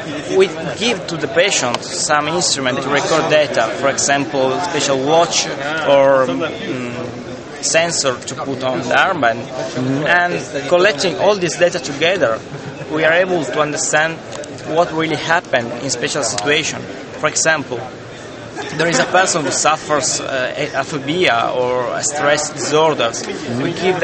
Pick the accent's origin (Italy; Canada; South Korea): Italy; Turin, Piedmont; English is a second language